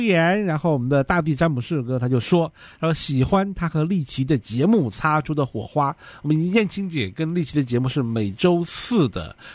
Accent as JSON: {"language": "Chinese", "country": "China", "said": "对我们大陆人来讲的话、"}